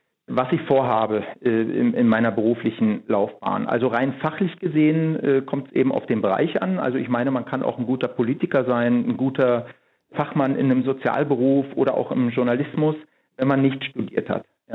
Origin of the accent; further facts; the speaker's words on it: Germany; ich bin in der DDR groß geworden